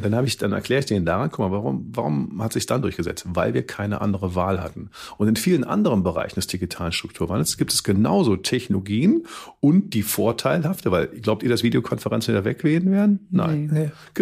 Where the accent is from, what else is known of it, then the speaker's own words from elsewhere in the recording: Cologne, North Rhine-Westphalia, Germany; Und als Kölner vergleicht das ja immer mit Karneval.